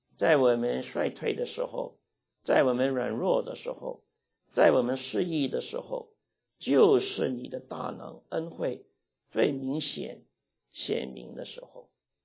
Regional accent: Guangdong, China; 我们广东人说咬根牙根，我不晓得普通话有没有这一个话

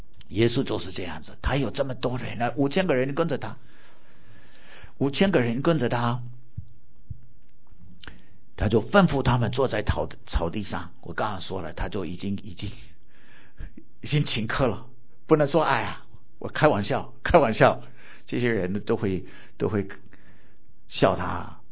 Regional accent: United States; 我说美国土生土长的，我就没有方向了

